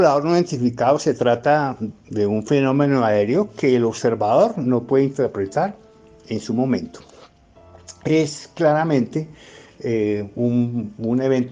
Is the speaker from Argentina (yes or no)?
no; Bogotá, Colombia; Yo soy economista bogotano